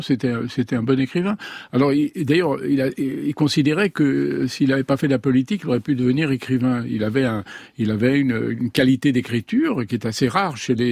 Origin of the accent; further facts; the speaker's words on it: Lyon, Auvergne-Rhône-Alpes, France; J'ai dit je viens de Lyon.